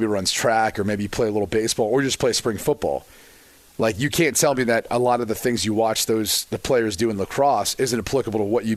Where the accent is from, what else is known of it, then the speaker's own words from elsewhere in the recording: Dublin, Ohio, United States; I'll just say like it was popular when I was growing up in the Midwest. I mean, Dublin Jerome High School, which is one of the schools that has branched out in my hometown